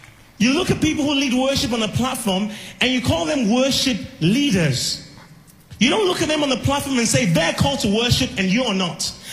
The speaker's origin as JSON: {"language": "English", "town": "Manchester", "region": "North West England", "country": "United Kingdom", "said": "I came all the way from Manchester in the United Kingdom."}